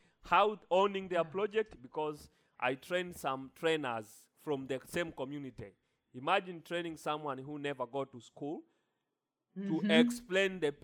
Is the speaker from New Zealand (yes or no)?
no; Tanzania; now in Nigeria; So, and imagine I'm coming from Tanzania. Of course, I'm from Africa.